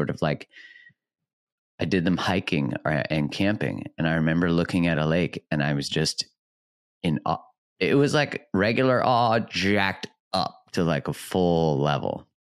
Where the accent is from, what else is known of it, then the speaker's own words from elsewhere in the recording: Canada; when I'm Canadian